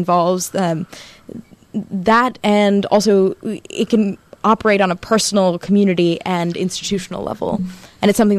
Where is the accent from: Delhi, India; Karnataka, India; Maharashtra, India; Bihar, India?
Karnataka, India; Bengaluru; born there; I was born in Bangalore, India, and my folks live in Missouri right now.